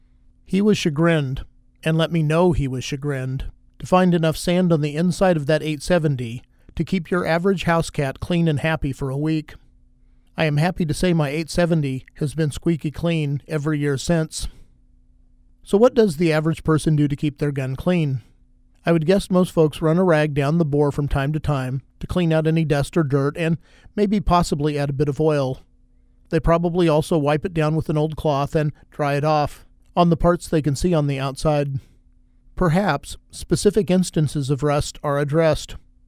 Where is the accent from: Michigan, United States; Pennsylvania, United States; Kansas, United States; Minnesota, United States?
Kansas, United States; I had never owned a centerfire rifle growing up in Kansas.